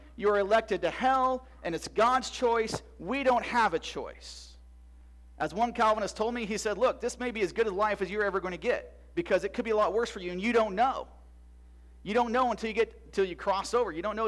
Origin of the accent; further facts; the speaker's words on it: Iowa, United States; I grew up in Iowa.